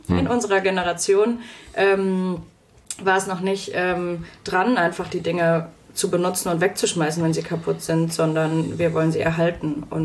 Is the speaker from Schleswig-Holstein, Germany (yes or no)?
no; North Rhine-Westphalia, Germany; moved away as an adult; now in Fulda, Germany; Also ich bin aufgewachsen im Ruhrgebiet, war total begeistert dort, so als Jugendliche